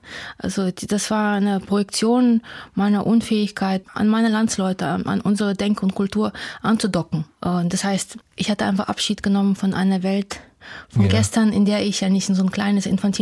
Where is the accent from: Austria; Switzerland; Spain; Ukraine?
Ukraine; Ja, ich komme aus der Ukraine